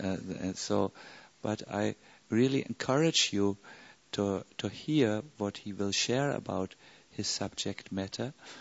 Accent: Germany; English is a second language; I'm from Germany. We are a little critical always.

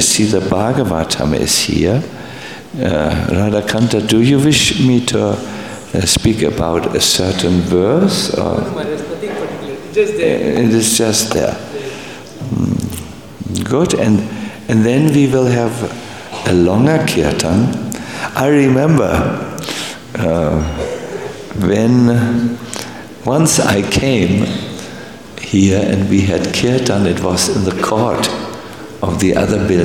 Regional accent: Germany; accent: German; English is a second language; Because I'm speaking English with a strong German accent, no?

